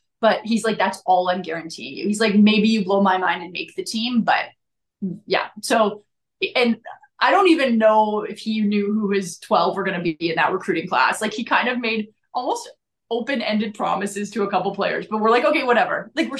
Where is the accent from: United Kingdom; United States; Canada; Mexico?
Canada; Calgary, Alberta; also born or lived in Vancouver; I was born in Vancouver, but my family had moved to Calgary. So I had this desire to kind of go back to my original home.